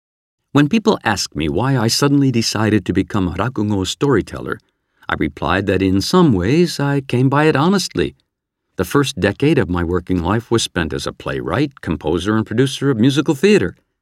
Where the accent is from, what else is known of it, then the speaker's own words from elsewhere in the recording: Canada; In my home country of Canada